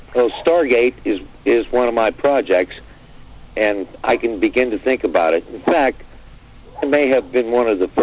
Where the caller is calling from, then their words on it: Los Alamos, New Mexico, United States; from Star Level 5, Los Alamos.